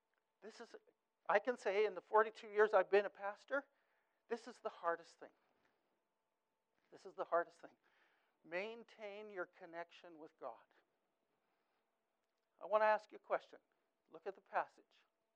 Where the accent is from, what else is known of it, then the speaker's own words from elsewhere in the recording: Saskatchewan, Canada; moved away; also born or lived in California; I was raised in Saskatchewan.